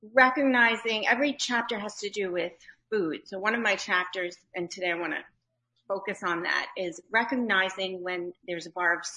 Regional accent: New York, United States; I'm like, I'm a Jew from New York. Like, that's who I am. Like, I don't know how to not be a Jew from New York.

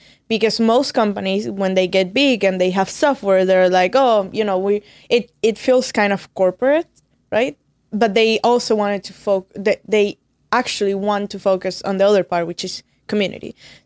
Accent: Venezuela; English is a second language; moved away as an adult; also born or lived in Florida, United States; now in Salt Lake City, United States; Like, I'm from Venezuela. I moved to the States almost 6 years ago, and I landed in Florida, right? So Florida is not as different as Caracas or in Venezuela.

